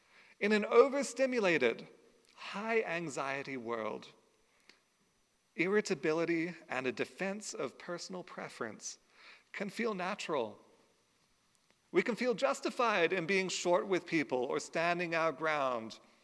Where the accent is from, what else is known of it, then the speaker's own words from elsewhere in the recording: Australia; now in Canada; My grandmother, who I didn't know very well, because she lived here in Canada and I grew up in Australia.